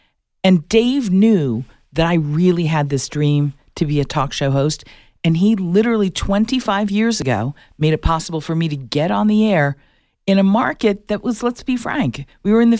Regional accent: Tucson, Arizona, United States; And when he heard I was from Tucson, he grabbed me and he's like, "We've got to talk."

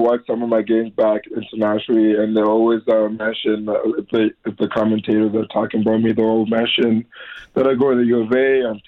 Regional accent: Toronto, Ontario, Canada; now in United States; Yeah, I'm from Toronto, Canada

